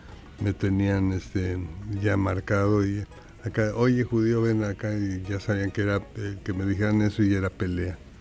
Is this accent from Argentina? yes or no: no; Mexico City, Mexico; born there; Y en ese medio nací yo, nací en la Ciudad de México. Nací en lo que es la Colonia Condesa.